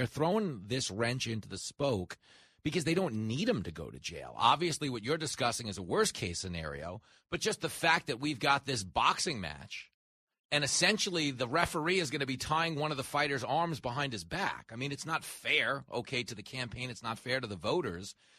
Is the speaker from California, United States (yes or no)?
no; Levittown, New York, United States; Listen, I grew up at the Roosevelt Raceway. I grew up in Levittown.